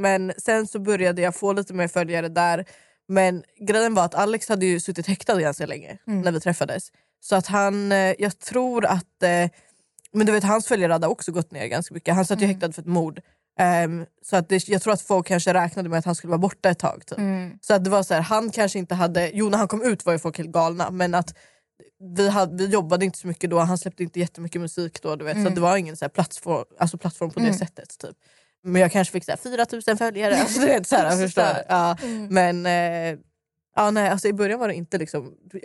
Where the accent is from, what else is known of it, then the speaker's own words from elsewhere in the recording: Stockholm, Stockholm County, Sweden; Jag är 22, jag är 00 och jag är uppväxt i Dalen och Skarpnäck.